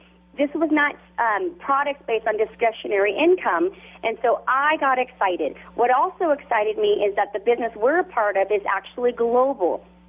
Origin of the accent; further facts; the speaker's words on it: California, United States; And so my husband and I actually live in California, born and raised in California.